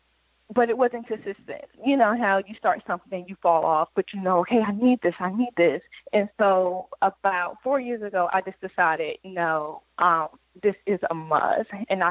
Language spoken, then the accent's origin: English; New Jersey, United States; now in Memphis, United States; I'm originally from Jersey, but I've lived in Memphis for over about 12 years now.